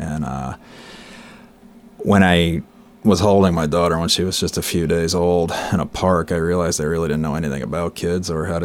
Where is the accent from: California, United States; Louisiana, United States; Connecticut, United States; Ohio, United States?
Connecticut, United States; also born or lived in Alaska; I grew up in Connecticut, and so